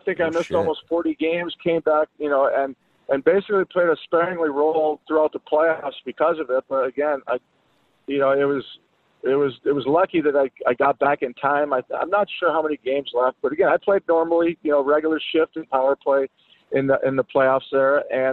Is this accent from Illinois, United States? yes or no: yes; Chicago, Illinois, United States; Never got to watch any games growing up in Chicago.